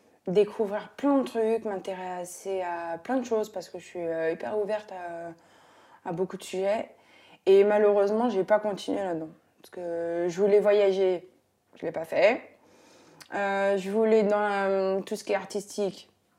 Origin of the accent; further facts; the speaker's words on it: Pierrefitte-sur-Seine, Île-de-France, France; also born or lived in Saint-Denis; now in Vauréal, France; j'ai 29 ans, donc j'ai 30 ans dans 5 ans. J'habite à Vauréal dans le 95 et je venais de Pierrefitte. Je suis née à Saint-Denis exactement.